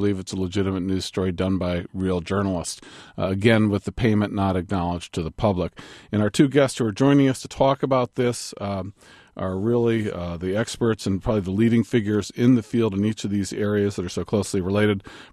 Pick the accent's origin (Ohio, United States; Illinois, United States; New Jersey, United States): Ohio, United States; Cleveland; I'm now 53, and I grew up in Cleveland.